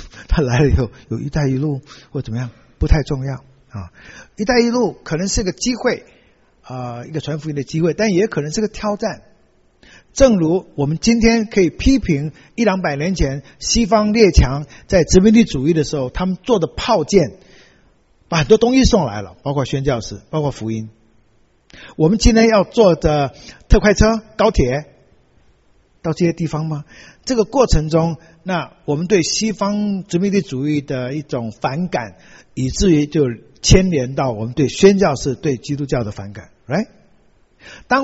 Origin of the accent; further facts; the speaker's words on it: China; 我们作为中国人，我没有理由不需要关心这样